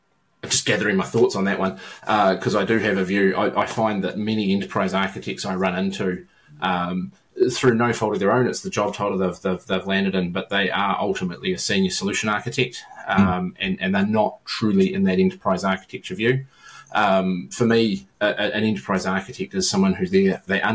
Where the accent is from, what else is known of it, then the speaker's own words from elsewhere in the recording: New Zealand; my accent's even further south than your accent. … as you said in the intro. I'm a New Zealand-based consulting CIO, CTO.